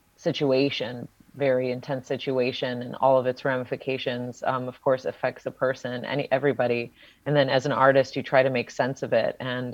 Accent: Lemont, Illinois, United States; I grew up here. I was born here. I grew up in Lamont, which is a southwest suburb of Chicago

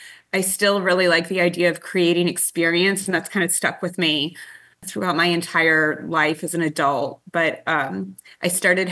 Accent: Evanston, Illinois, United States; also born or lived in Schaumburg; Okay, well, I grew up in the Midwest, like so many of us. I grew up in Evanston in Illinois, like just a suburb of Chicago. And actually moved out to Schaumburg when I was 16.

